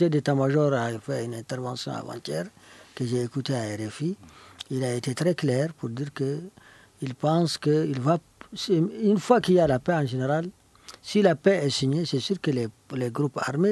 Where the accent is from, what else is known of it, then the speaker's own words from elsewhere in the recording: Goundam, Tombouctou, Mali; Moi, je suis de Goundam, moi j'ai un camp militaire chez moi là-bas